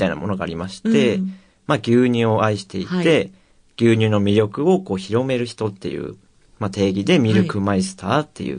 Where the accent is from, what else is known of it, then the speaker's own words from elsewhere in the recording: Yamagata, Japan; そうですね、僕出身は山形県って、東北なんですけど